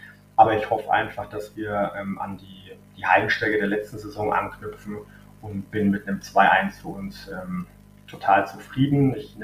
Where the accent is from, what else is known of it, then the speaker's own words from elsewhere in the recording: Fürth, Bavaria, Germany; Also jemand wie auch ich jetzt, der gebürtige Fürther ist, das hängt einfach zusammen.